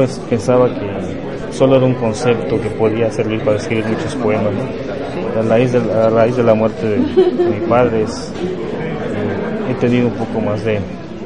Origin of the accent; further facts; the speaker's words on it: Chetumal, Quintana Roo, Mexico; Soy de Chetumal, Quintana Roo.